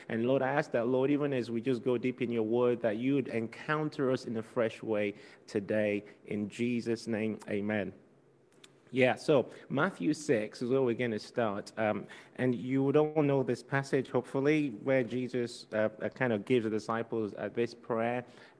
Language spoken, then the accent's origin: English; Liberia; born there; I was born on the mission field. So I was born in Liberia, and my dad is obviously Nigerian. My mom is from Ghana.